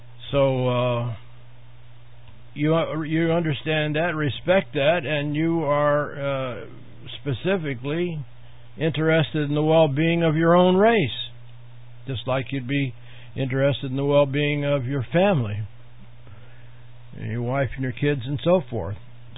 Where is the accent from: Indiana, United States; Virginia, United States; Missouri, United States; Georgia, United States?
Indiana, United States; Warsaw; born there; even though I was born here in Warsaw, Indiana.